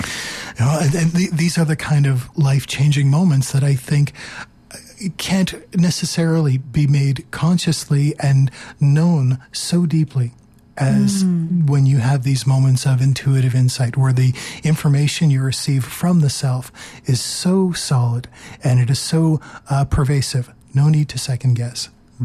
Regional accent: Toronto, Ontario, Canada; moved away as an adult; I was born and raised in Toronto.

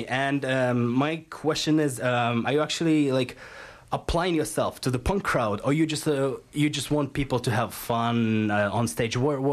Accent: Russia; I'm from Russia

